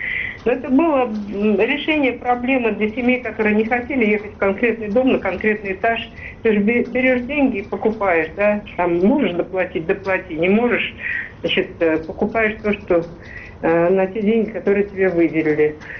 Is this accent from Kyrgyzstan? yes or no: no; Moscow, Russia; born there; Я вот, понимаете, это мои родные места. Я в Москве родилась